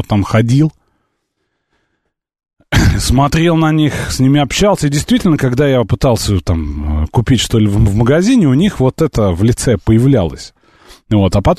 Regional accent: Moscow, Russia; ездом с Москвы, а ездом с России, это по-польски, я из России, я из Москвы.

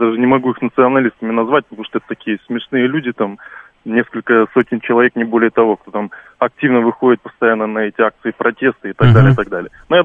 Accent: Belarus; гражданин Беларуси.

